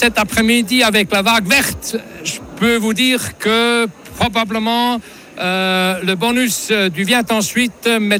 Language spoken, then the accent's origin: French; Biel/Bienne, Bern, Switzerland; je suis aussi très content du résultat de Bienne. Malgré quelques discussions, j'ai quand même obtenu le meilleur résultat aussi dans ma ville natale